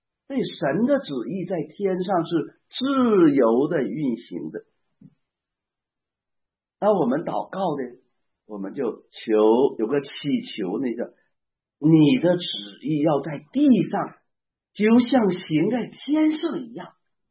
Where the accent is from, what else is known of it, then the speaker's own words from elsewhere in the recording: Northeast China, China; 我们东北人常常讲要有底气